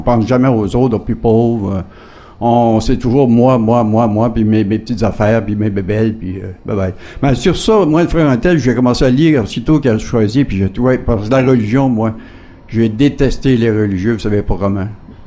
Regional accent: Quebec, Canada; Moi, je suis natif de la Gaspésie.

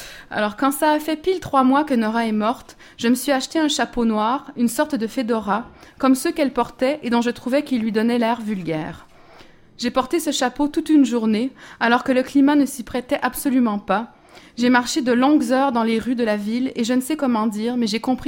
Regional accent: Montreal, Quebec, Canada; also born or lived in Saguenay; je pense que je suis principalement montréalaise. C'est-à-dire que je suis née au Saguenay, je suis allée souvent quand j'étais petite, tout ça, une partie de ma famille est là-bas, mais j'ai grandi ici.

